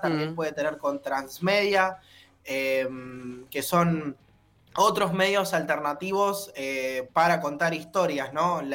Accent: Bahía Blanca, Buenos Aires Province, Argentina; y yo que soy de Bahía Blanca

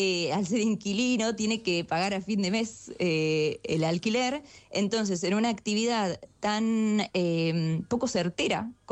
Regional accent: La Plata, Buenos Aires Province, Argentina; Yo soy nacida y criada en La Plata

